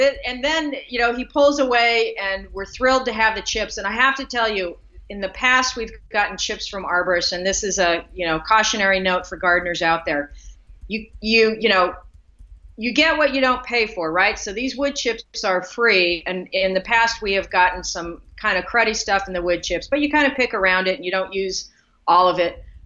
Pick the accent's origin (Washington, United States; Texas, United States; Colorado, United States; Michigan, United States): Colorado, United States; Denver; moved away as an adult; I grew up in the Denver metro area of Colorado and lived there all my life until I moved away from college.